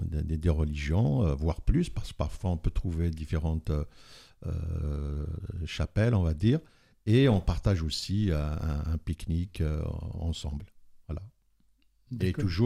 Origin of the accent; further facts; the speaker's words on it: Algeria; moved away as an adult; now in France; moi, quand je suis arrivé comme étudiant d'Algérie.